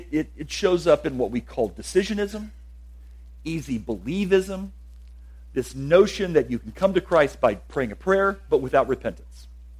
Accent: the South, United States; it pains me to say this, as a Southerner born and bred

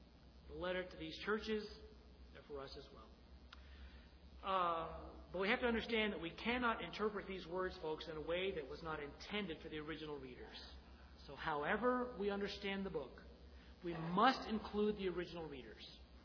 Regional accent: Illinois, United States; I'm from Illinois, so I'm a Yankee too.

